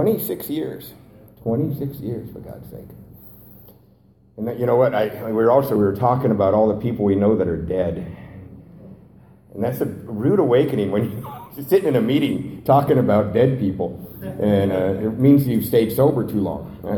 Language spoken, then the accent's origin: English; Covina, California, United States; I'm from Covina, right? 4 hours away.